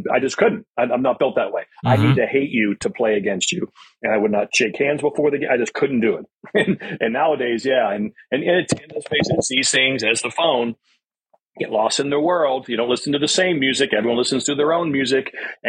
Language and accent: English; Pennsylvania, United States; also born or lived in Ohio; I grew up in Pennsylvania and Ohio, but every year my dad took his 2 weeks vacation from Sears, his job at Sears, and we would drive to South Boston.